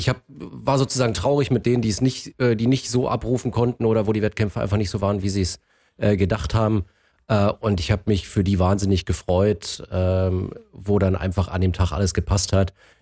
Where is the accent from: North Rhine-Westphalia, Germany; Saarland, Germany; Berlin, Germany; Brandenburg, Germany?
Brandenburg, Germany; Potsdam; ich glaube, wir können als Potsdamer verdammt stolz sein auf diese Sportstadt